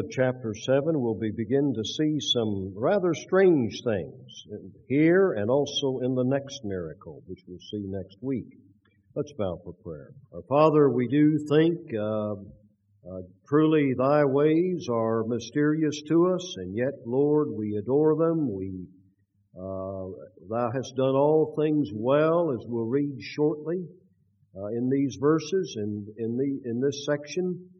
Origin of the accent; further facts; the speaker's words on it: Indianapolis, Indiana, United States; born there; that I was born in Indianapolis